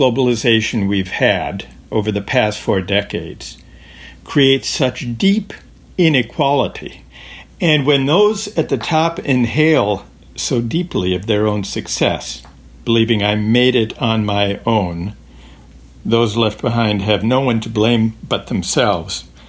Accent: Minnesota, United States; when I was growing up in Minnesota, I was a Minnesota Twins fan.

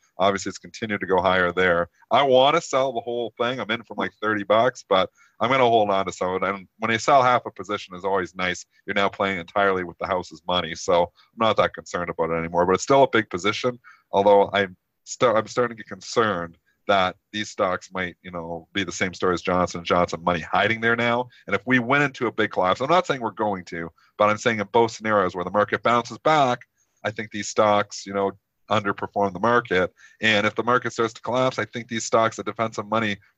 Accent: Canada; Being a Canadian investor

